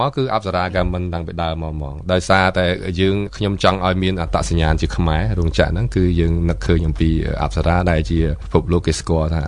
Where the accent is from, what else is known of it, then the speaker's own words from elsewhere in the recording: Oudong, Kampong Speu, Cambodia; ខ្ញុំអ្នកស្រុកនៅស្រុកឧដុង្គខេត្តកំពង់ស្ពឺនេះបាទ